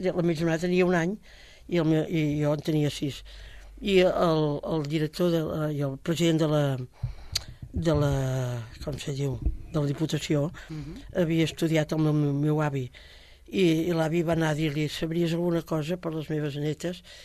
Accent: Manresa, Catalonia, Spain; now in Sabadell, Spain; A Manresa, jo sóc manresana. És un dir, sóc manresana d'origen, la meva família és manresana de Solera, i jo em vaig casar a Sabadell, i ara sóc sabadellenca

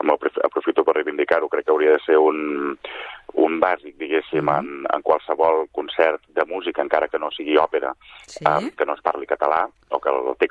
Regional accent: Sabadell, Catalonia, Spain; jo soc de Sabadell i llavors doncs he jugat a casa

